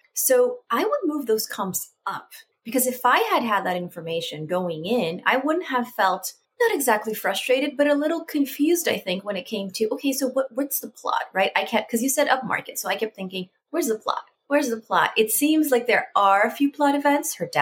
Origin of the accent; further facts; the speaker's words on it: Salinas, California, United States; I am originally from Salinas, California.